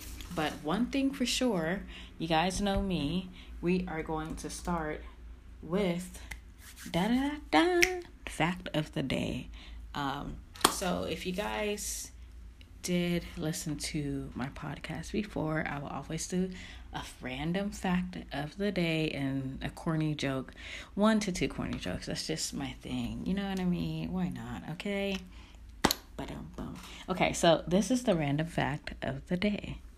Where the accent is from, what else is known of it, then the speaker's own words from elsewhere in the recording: Los Angeles, California, United States; now in New York City, United States; So, yes, I still live in New York City. I'm still from Los Angeles, if people didn't think I was, but I am.